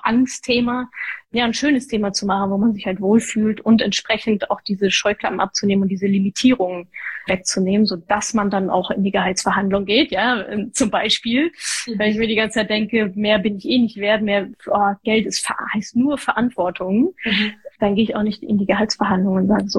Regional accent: North Rhine-Westphalia, Germany

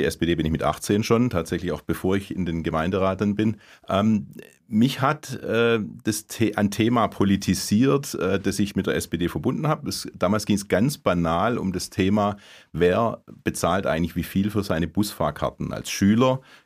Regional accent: Abstatt, Baden-Württemberg, Germany; Ich war in meinem Heimatort ganz fest verwurzelt. Ich bin auch während dem Studium nicht weggezogen. Ich bin in Abstatt wohnen geblieben und nach Stuttgart und Esslingen gependelt. Und da an diesem zugegebenermaßen kleinen Ort, 4.500 Einwohner

